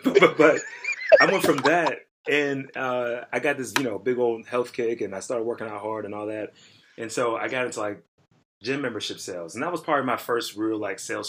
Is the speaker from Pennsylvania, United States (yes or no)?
yes; Pittsburgh, Pennsylvania, United States; I'm from Pittsburgh.